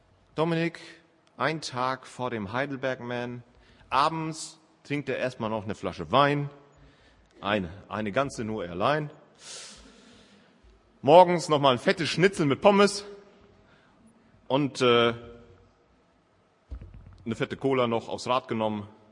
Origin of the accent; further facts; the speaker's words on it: Northern Germany, Germany; für mich als Norddeutscher ist das der Super-GAU da hoch